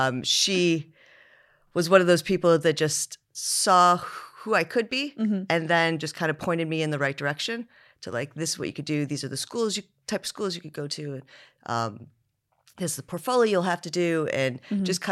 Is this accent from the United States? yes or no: yes; United States; What you'll know from this podcast is that I'm American, and so English words sometimes don't translate.